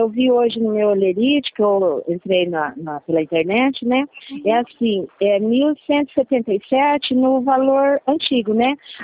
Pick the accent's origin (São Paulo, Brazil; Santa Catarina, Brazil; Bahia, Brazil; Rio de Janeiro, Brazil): São Paulo, Brazil; born there; eu nasci em São Paulo.